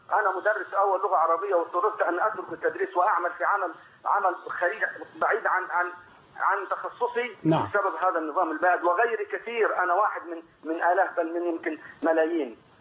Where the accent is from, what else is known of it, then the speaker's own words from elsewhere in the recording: Egypt; now in Saudi Arabia; انا معك مصري من السعوديه